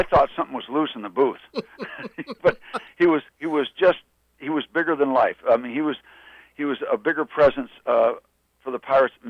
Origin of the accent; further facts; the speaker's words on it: Falls Village, Connecticut, United States; We used to listen to the games back in Connecticut, where I grew up in Falls Village, Connecticut, a town of 700 people.